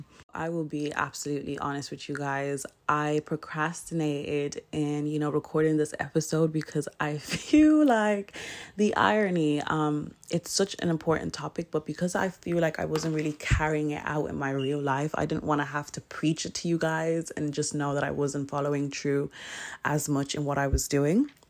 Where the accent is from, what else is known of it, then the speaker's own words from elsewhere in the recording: Ireland; moved away as an adult; now in United Kingdom; I was raised in Ireland. I'm from Ireland and moved over to UK when I was 18. So Ireland is basically my home.